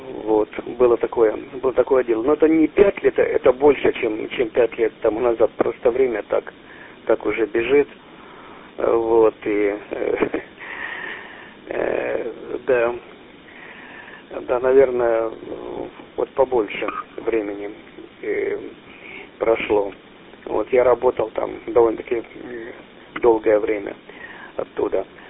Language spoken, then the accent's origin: Russian; Yergachi, Belgorod Oblast, Russia; now in Vancouver, Canada; Я сам родом из Ергачей, вот недалеко там от Белгорода проживал когда-то.